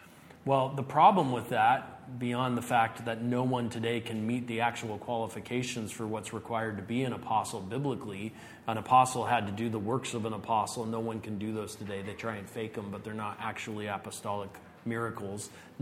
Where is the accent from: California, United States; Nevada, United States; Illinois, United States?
California, United States; Los Angeles; I mentioned the Los Angeles thing because I'm from Los Angeles.